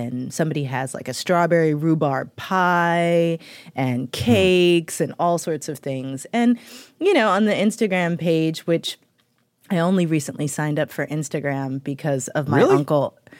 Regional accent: St. Louis, Missouri, United States; Well, no, my hometown paper is the St. Louis Post-Dispatch.

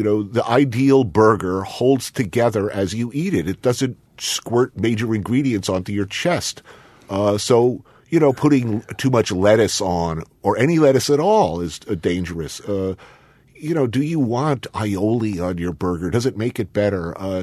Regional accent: Chicago, Illinois, United States; Mr. President, as a Chicagoan, as a true Chicagoan

